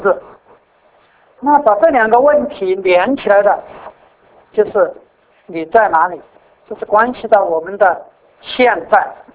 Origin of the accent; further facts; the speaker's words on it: China; now in Edmonton, Canada; 我从中国来，那我现在在加拿大，在埃蒙顿